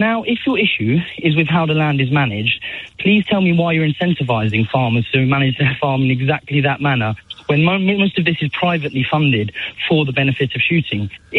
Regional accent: Croydon, London, United Kingdom; I'm a plumber from Croydon who participates in this.

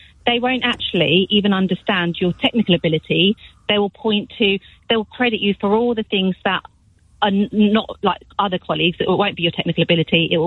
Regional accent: India; I was an investment banker, worked on the trading floor for 12 years, pre-financial crisis and post, as an Indian woman.

